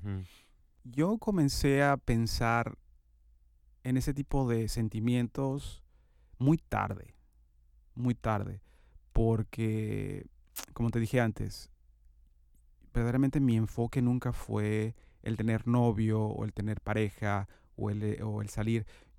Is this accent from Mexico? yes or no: yes; Guadalajara, Jalisco, Mexico; Mi mamá es de un pueblo que se llama Santa Cruz de las Flores, Jalisco. Yo verdaderamente crecí en Guadalajara, que es la ciudad, pero estuve intermitentemente entre Guadalajara y el pueblo